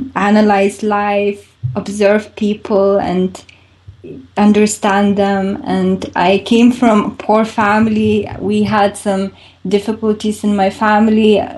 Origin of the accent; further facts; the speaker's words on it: Lithuania; now in United Kingdom; I worked in different jobs when I came from Lithuania to UK